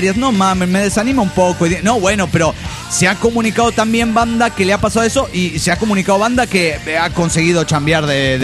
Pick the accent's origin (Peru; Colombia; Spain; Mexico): Mexico; Tepito, Mexico City; de Tepito, México. Y ahí en medio de Tepito digo